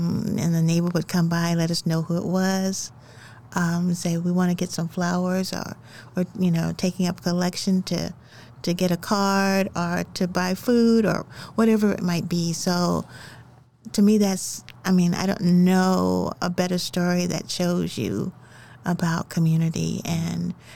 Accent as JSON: {"language": "English", "town": "Muskogee", "region": "Oklahoma", "country": "United States", "tie": "born or raised there", "said": "Okay. Well, I grew up in Muskogee, and I grew up in a village."}